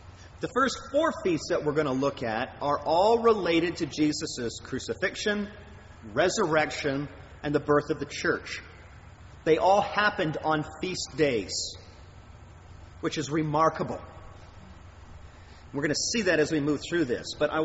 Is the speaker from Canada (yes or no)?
yes; Canada; It would be like God coming to us as Canadian Christians